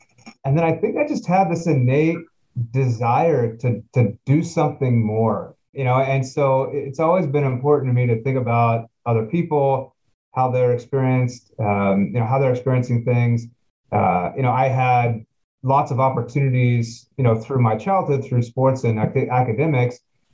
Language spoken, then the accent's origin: English; Oregon, United States; also born or lived in California; So I grew up on the West Coast. So born in California, but raised up in Oregon. Spent all of basically my primary and secondary school up just kind of in the suburbs west of Portland, Oregon.